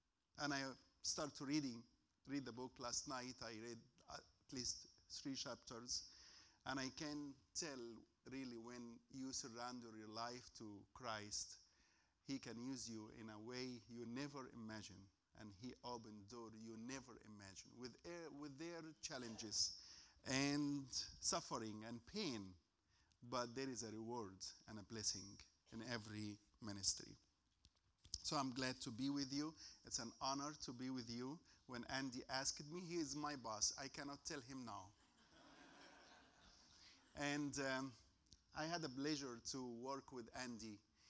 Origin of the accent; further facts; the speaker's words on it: Egypt; English is a second language; moved away as an adult; I'm from Middle East. I grew up in Egypt. I spent most of my life in Egypt, over 30 years in Egypt.